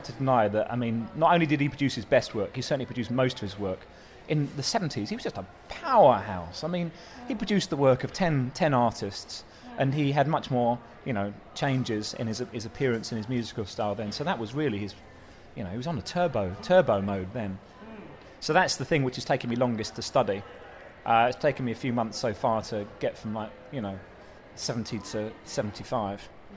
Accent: London, United Kingdom; I'm from not far from … actually. I'm from South London

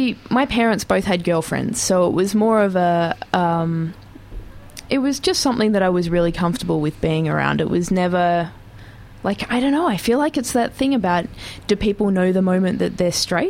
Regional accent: Geelong, Victoria, Australia; I grew up in Geelong, and when I was about 8

